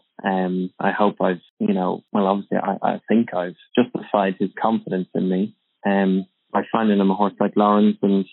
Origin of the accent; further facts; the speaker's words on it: Ireland; also born or lived in Spain; I grew up originally in Ireland with my father.